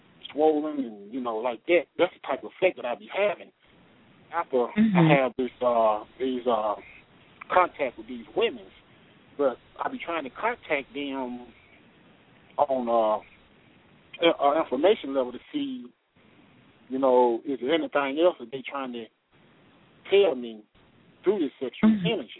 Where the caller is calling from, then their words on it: Tuscaloosa, Alabama, United States; I'm calling from Tuscaloosa, Alabama.